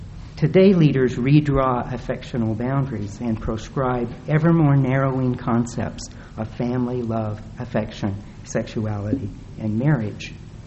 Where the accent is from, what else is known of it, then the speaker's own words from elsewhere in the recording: Utah, United States; descriptions of things that rang perfectly true to my experience growing up in Utah as a Mormon.